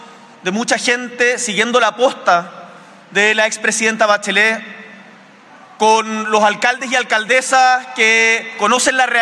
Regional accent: Punta Arenas, Magallanes, Chile; Una vez estaba haciendo puerta a puerta en la ciudad de donde vengo, en Punta Arenas

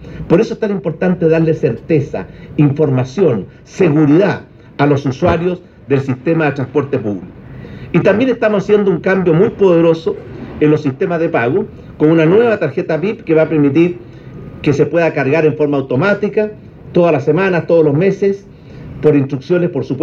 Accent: Chile; como los chilenos queremos, merecemos y vamos a tener.

